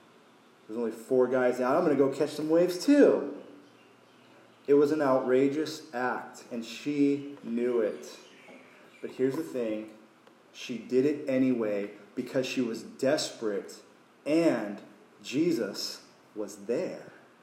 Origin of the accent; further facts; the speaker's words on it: Long Beach, California, United States; I'm from California, from Long Beach, okay?